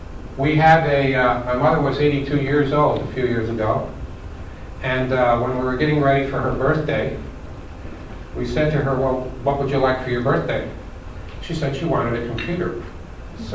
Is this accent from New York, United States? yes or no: yes; Buffalo, New York, United States; now in Washington, D.C., United States; I live in Washington, D.C. I grew up in Buffalo, okay? So I live in Washington, D.C.